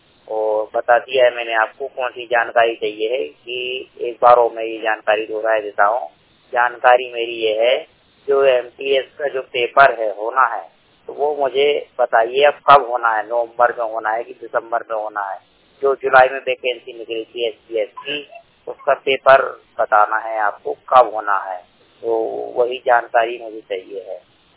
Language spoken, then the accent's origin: Hindi; Bhopal, Madhya Pradesh, India; मैं भोपाल जिले का रहने वाला हूँ।